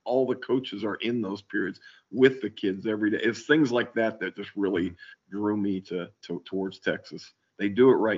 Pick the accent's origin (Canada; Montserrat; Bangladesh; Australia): Canada; now in United States; I'm originally from Canada